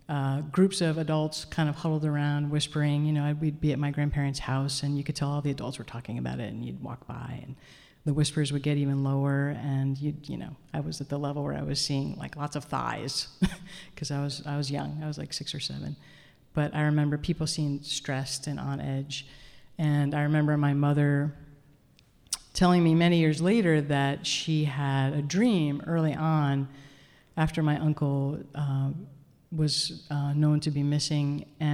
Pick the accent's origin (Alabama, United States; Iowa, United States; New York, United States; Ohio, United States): New York, United States; Ossining; So we grew up in Ossining, New York. My mom and her family actually grew up in the neighboring town, Briarcliff Manor